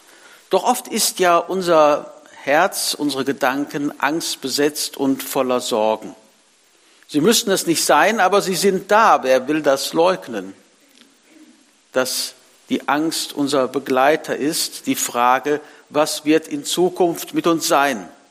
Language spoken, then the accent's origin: German; Wülfrath, North Rhine-Westphalia, Germany; Ich komme aus Wülfrath, war da lange Zeit Pastor, davor in anderen Gemeinden.